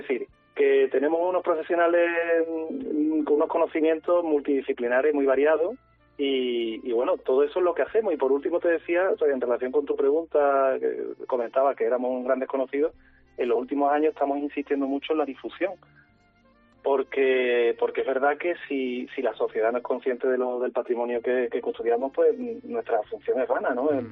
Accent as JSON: {"language": "Spanish", "town": "Chapatales", "region": "Andalusia", "country": "Spain", "tie": "born or raised there", "said": "la creación de los poblados de colonización, por ejemplo, en mi pueblo, ¿no? Pues Chapatales, por ponerte un caso, ¿no?"}